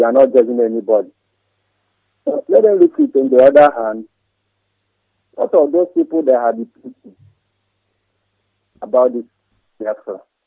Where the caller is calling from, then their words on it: Nigeria; I'm calling from the North Star from my own state, from the local government in Biafra land.